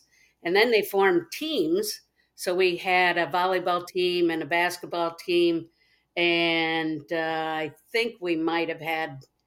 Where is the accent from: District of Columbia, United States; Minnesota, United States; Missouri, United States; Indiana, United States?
Indiana, United States; Claypool; Yes, I grew up in Claypool, Indiana, and our town was very, very small.